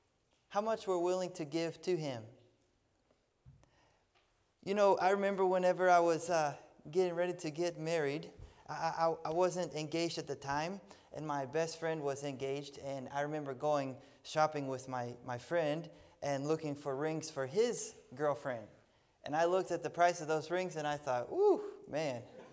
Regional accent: the South, United States; Anyways, I'm from the South. There's a lot more of them down there.

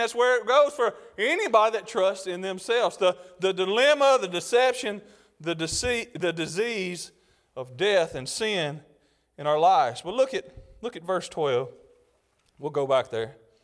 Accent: Mississippi, United States; now in Arkansas, United States; back where we're from in Mississippi, and that confuses everybody because we live in Arkansas, but we're from Mississippi, and we're from the edge of the Delta

